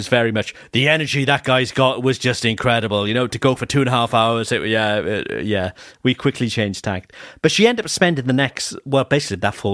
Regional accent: Cardiff, Wales, United Kingdom; were playing in Cardiff, which is my hometown, last night.

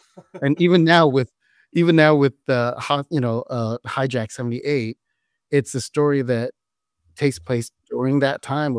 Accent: California, United States; English is a second language; which is based on my, you know, coming over to America and growing up in Orange County, you know, called Bolsa Boys, right?

